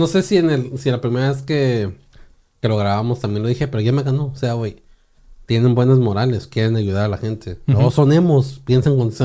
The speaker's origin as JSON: {"language": "Spanish", "country": "United States", "said": "Soy gringo, debería de saber cómo pronunciar esa madre."}